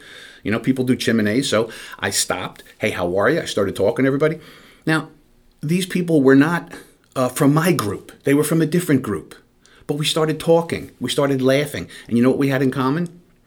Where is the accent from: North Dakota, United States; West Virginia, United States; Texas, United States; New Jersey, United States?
New Jersey, United States; Believe me, I'm from New Jersey.